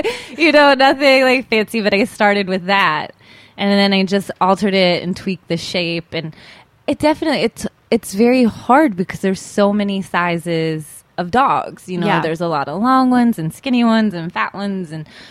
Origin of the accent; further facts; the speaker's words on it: Tennessee, United States; also born or lived in Alabama; We always had hunting dogs, you know, growing up in Tennessee. So I always had bigger dogs. And then when I was in Alabama